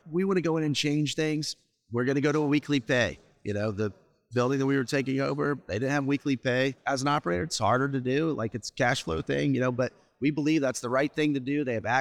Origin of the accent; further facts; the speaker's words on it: Indiana, United States; We're from Indiana, so that works out.